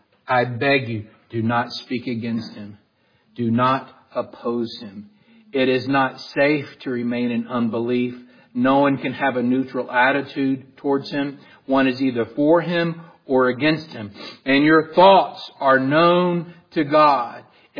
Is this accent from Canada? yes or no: no; Ireland; I'm Irish. We're more emotional.